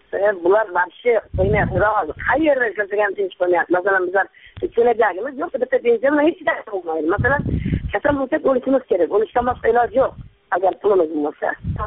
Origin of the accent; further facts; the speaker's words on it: Samarkand, Samarqand Region, Uzbekistan; Samarqand.